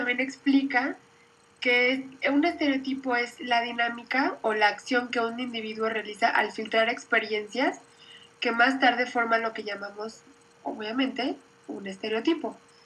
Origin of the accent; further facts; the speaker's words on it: Mexico; no solo los demás nos ven así, pero también nosotros nos vemos así, como mexicanos.